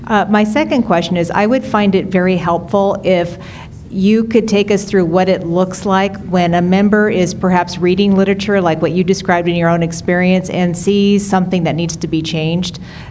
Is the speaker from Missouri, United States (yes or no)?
no; Redondo Beach, California, United States; Hello, everybody. … from Redondo Beach, California.